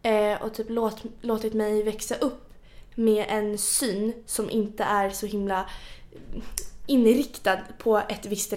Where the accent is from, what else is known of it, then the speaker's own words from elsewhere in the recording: Djursholm, Stockholm County, Sweden; Ja, det är jättebra för att jag växte upp på Djursholm. Eller i Djursholm säger man ju. Så bodde jag ju där tills jag var 6 eller 7 tror jag.